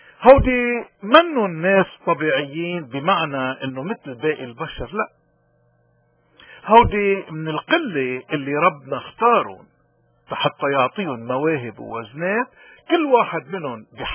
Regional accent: Lebanon; شو بنقدر نحن كلبنانيين بالوضع اللي نحن فيه ناخد عبر من هالآيات المقدسة؟

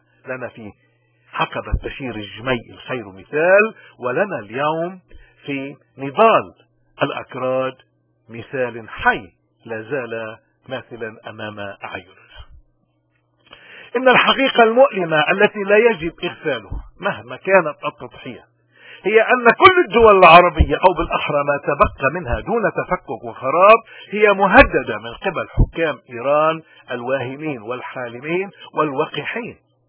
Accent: Lebanon; نحن قادرين، نحن كلبنانيين قادرين نغير

